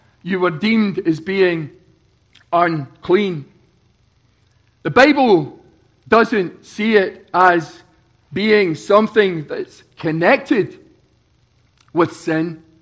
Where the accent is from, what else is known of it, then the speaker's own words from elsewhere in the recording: Scotland, United Kingdom; I come from the borders of Scotland. It means I've probably was so close to England, but yet I was born in Scotland.